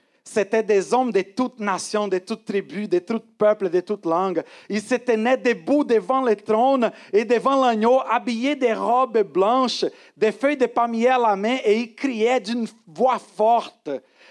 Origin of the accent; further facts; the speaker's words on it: Brazil; now in Montreal, Canada; je suis un Brésilien que Dieu a appelé à venir implanter une église au centre-ville de Montréal